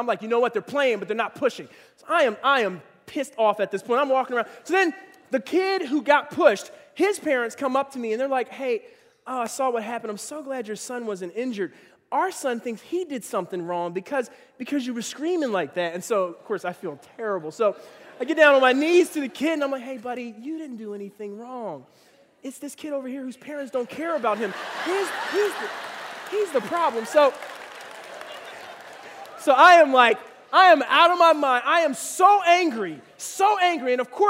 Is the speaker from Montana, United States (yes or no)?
no; Philadelphia, Pennsylvania, United States; I'm not from Cincinnati, I'm from Philly. You don't do that to somebody from Philly without getting punched in the face.